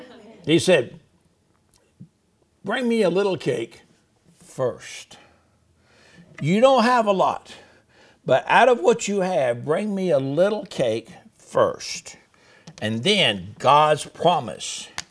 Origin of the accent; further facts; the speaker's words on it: the South, United States; Okay, I'm from the South, okay? Everybody's ma'am.